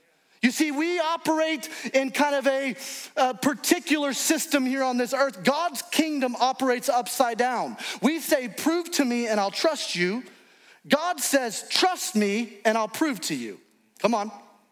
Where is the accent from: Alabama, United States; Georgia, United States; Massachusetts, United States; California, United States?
Alabama, United States; moved away; also born or lived in Indianapolis; I was actually born in Indianapolis, but I grew up in Alabama, so we were not familiar with basketball very much in Alabama.